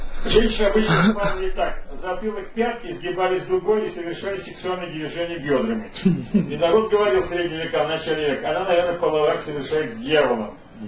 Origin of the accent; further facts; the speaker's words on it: Sakhalin Oblast, Russia; Ну, я из Сахалина приезжаю